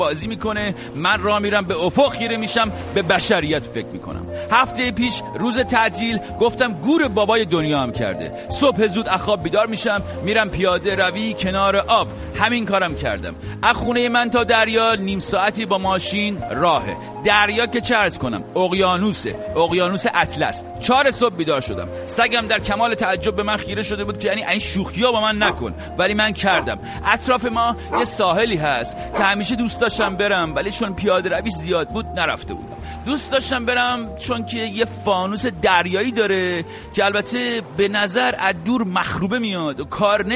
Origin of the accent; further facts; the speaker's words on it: Iran; گفت ترک هستی؟ گفتم نه نظر لطف شماست، من ایرانی هستم.